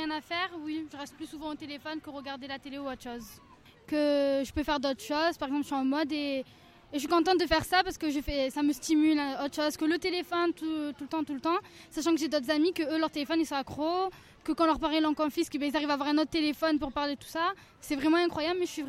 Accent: Marseille, Provence-Alpes-Côte d'Azur, France; Je ne suis pas d'ici, je suis de Marseille.

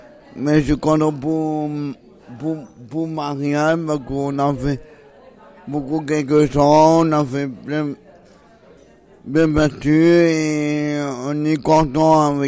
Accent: Nice, Provence-Alpes-Côte d'Azur, France; je viens de Nice.

